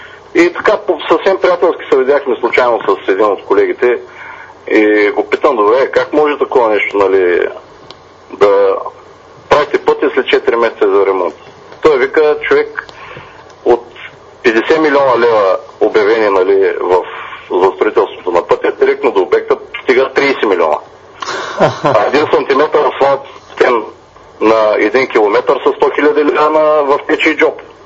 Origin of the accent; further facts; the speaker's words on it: Nesebar, Burgas Province, Bulgaria; От Несебър.